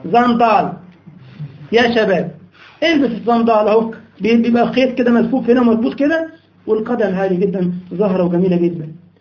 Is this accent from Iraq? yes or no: no; Egypt; اسمه سابو عندنا في مصر، مش عارف الكلمه دي اصلها ايه باللغه